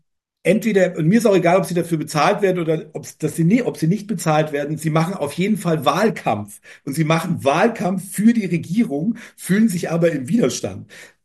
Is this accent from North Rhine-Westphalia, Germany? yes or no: no; Munich, Bavaria, Germany; dass in meiner Heimatstadt München wieder ein Terroranschlag höchstwahrscheinlich verübt worden ist